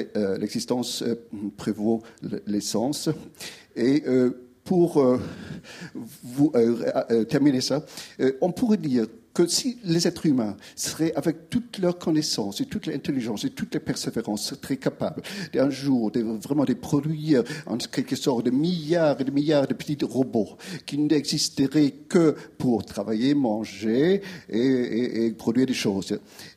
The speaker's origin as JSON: {"language": "French", "country": "Germany", "second_language": "French", "said": "je suis allemand"}